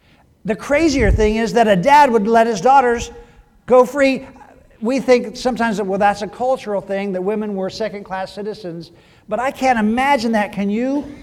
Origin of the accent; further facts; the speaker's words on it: California, United States; And I'm still from California. Fruits and nuts.